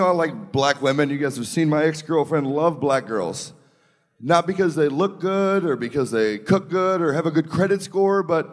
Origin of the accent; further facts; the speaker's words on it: Louisville, Kentucky, United States; You guys know me. … from … I'm from Louisville, Kentucky.